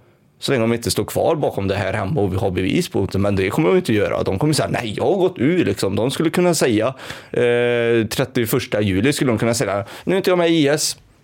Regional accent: Sweden; jag skämdes när jag sa att jag var från Sverige.

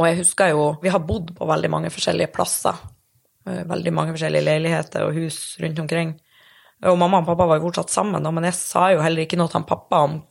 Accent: Mosjøen, Nordland, Norway; fordi at jeg var en del hjemme I Mosjøen I helgen

